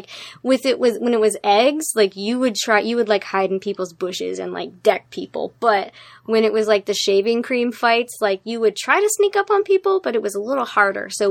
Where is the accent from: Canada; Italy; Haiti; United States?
United States; Reno, Nevada; also born or lived in New York; so I was raised in Nevada, Reno, actually. Mm. Well, I was raised in New York because I turned 10 in New York. So it was kind of 50-50